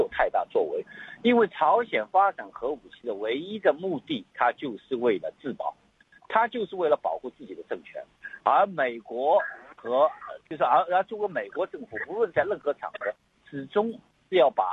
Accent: China; now in Australia; 我作为中一个中国人，作为一个澳洲也好，作为中国人也好

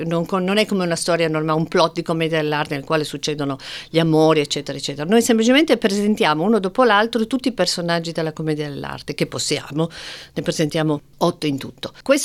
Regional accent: Turin, Piedmont, Italy; Scusate, io sono di Torino

